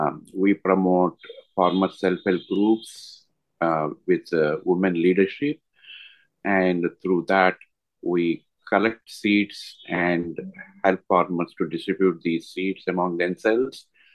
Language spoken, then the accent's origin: English; India; I'm from India, and I work with regenerative agriculture